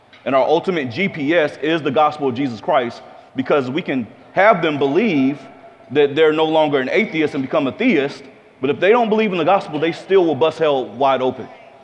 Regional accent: Jacksonville, Florida, United States; Well, for my story, I'm from Jacksonville, Florida, which if you don't know, is the capital of Southern Georgia. last stop of the Bible Belt in Florida.

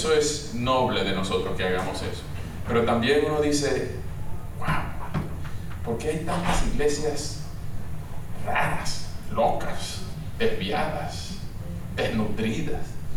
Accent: Venezuela; now in Washington, United States; yo soy de Venezuela y ando por aquí desde el 2016 plantando una iglesia hispana aquí en el corazón de Washington D.C., 30 minutos de aquí.

